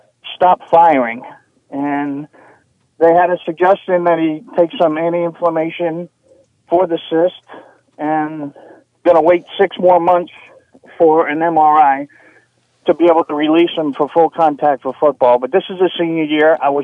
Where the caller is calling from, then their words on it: Clearwater, Florida, United States; I'm calling from Florida, Clearwater, Florida.